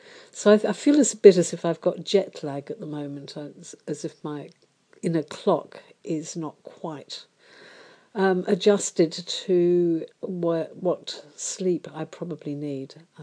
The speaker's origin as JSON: {"language": "English", "country": "Switzerland", "moved": "as an adult", "lives_now": "London, United Kingdom", "said": "I was reminded of the first birthday I had after leaving home. I moved from Switzerland to England, to London, and absolutely nobody wrote to me on my birthday"}